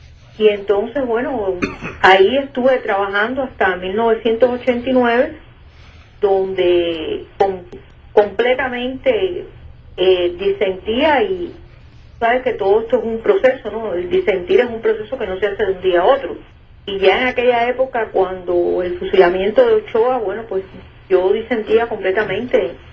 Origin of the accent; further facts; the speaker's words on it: Havana, Cuba; born there; yo nací aquí en Ciudad de La Habana un 16 de mayo de 1945. Soy Tauro en los signos zodiacales. Nací en el barrio de Santo Suárez, en el municipio de 10 de octubre